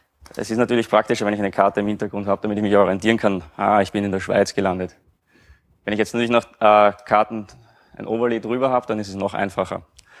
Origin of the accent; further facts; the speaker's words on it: Vienna, Austria; man hört vielleicht, ich komme aus Wien, also nicht ein bisschen weiter im Süden.